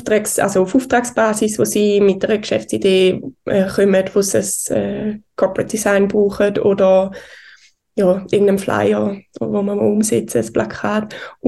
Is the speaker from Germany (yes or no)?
no; Schaffhausen, Switzerland; ich habe meine Wurzeln in Schaffhausen. Ich bin in Schaffhausen geboren und aufgewachsen und wohne jetzt auch wieder da.